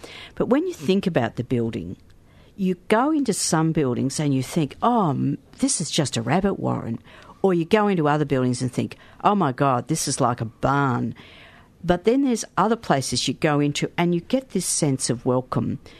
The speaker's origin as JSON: {"language": "English", "town": "Port Melbourne", "region": "Victoria", "country": "Australia", "tie": "born or raised there", "said": "See, I grew up in Port Melbourne, so I know that area really well."}